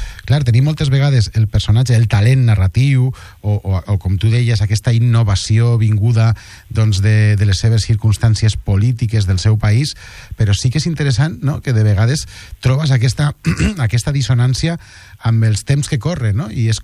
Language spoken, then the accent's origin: Catalan; Castellón de la Plana, Valencian Community, Spain; et parlo com a castellonenc, perquè jo soc de Castelló, al costat de... bueno, Borriana és pràcticament castelló